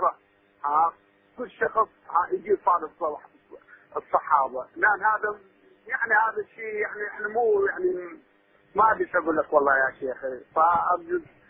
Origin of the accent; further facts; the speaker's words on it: Al Anbar, Iraq; أنا من الأنبار.